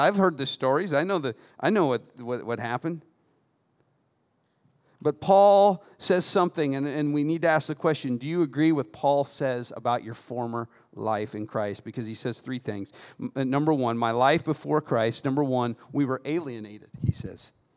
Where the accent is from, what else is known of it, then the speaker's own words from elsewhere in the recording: United States; because, well, I'm an American.